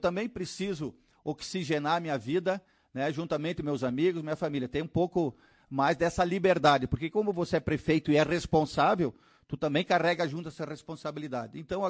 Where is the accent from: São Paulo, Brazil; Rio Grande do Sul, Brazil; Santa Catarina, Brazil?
Rio Grande do Sul, Brazil; Soledade; junto com a minha terra amada, Soledade.